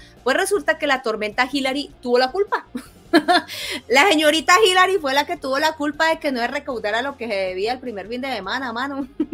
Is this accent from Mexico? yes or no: no; United States; Claro, continúa por 126, pero soy gringo, no soy su público objetivo.